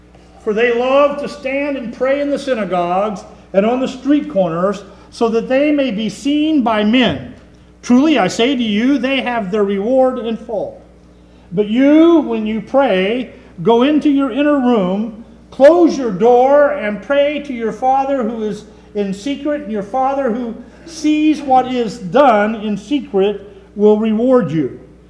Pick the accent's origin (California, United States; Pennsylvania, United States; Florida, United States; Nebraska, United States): California, United States; Fullerton; also born or lived in Brea; We grew up in Orange County, Fullerton, Brea.